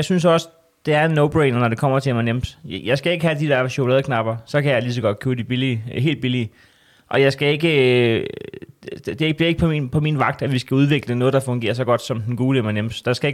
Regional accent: Næstved, Zealand, Denmark; Men jeg er født på Næstved sygehus, og så er jeg vokset op i Næstved Syd.

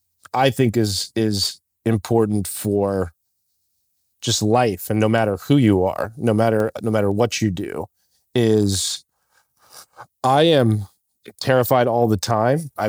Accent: Tucson, Arizona, United States; I'm from Tucson, Arizona, and my dad's a lawyer and my mother was an educator.

